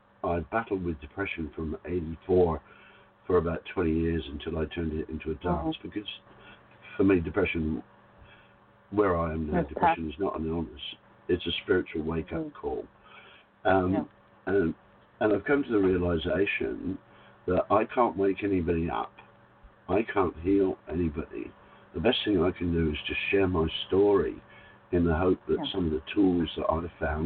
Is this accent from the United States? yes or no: no; England, United Kingdom; now in Australia; I was born and raised in England, but I'm now living in Australia, and I know that this is home.